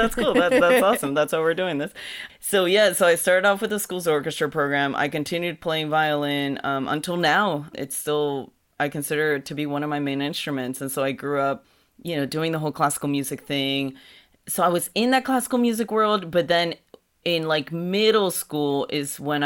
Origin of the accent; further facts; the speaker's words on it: Mexico; how is it that I'm from Mexico, but I know very little really about the music of where I'm from?